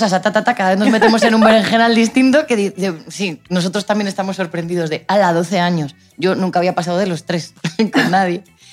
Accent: Santander, Cantabria, Spain; Pues me define que soy de Santander, eso implica tener un carácter del norte

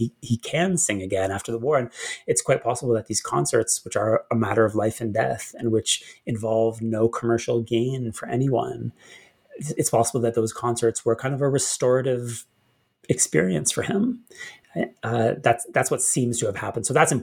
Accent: Canada; I'm from Canada

